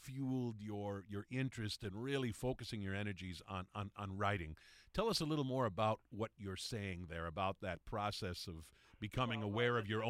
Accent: Trenton, New Jersey, United States; a tabloid published in my hometown of Trenton, New Jersey.

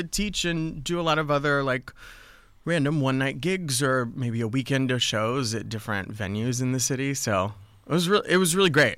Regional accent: South Carolina, United States; born there; also born or lived in Indiana; Well, I was born in South Carolina and started playing piano when I was the age of 3.

